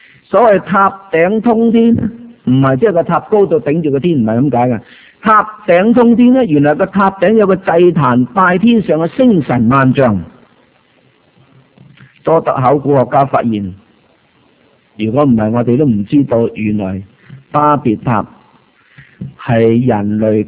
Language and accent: Cantonese; Guangdong, China; 喺我哋乡下。啊！我哋系四邑人四邑人，台山同恩平啊